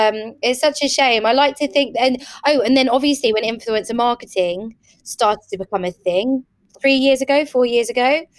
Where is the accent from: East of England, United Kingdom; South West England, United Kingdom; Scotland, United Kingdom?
East of England, United Kingdom; I'm from Essex, and I remember when I first started working all those years ago, I'm also blondish. I dyed my hair black, I started wearing glasses, and I tried to change my voice because I didn't want to be that blonde girl from Essex